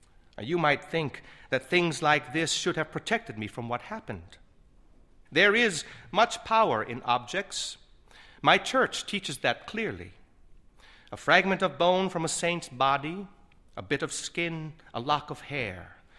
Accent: North Vietnam, Vietnam; now in New Orleans, United States; I came at last to New Orleans, Louisiana, and because I was once from North Vietnam and was Catholic, I ended up among my own people far east in Orleans Parish

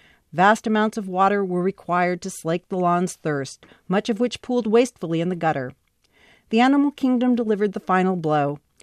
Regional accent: California, United States; Growing up in Southern California, I lived in neighborhood yards, welcoming playgrounds where we practiced somersaults and tumbled toward adulthood.

